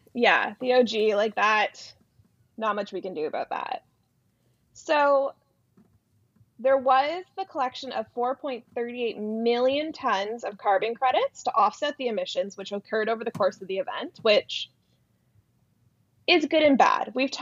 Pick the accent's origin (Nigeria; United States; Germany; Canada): Canada; seeing like our Canadian women in the swimming was amazing